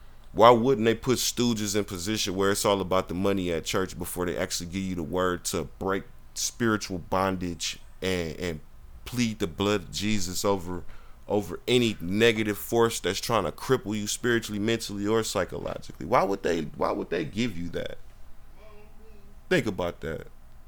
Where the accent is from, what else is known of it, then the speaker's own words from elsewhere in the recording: Milwaukee, Wisconsin, United States; I'm from Milwaukee. I know all about that.